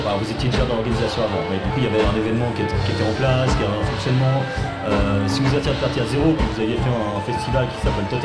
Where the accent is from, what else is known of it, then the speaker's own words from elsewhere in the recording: Châtelaine, Geneva, Switzerland; moi je suis pas du tout de ce côté-là de Genève. Enfin, de ce côté-là, j'ai grandi à Châtelain en gros.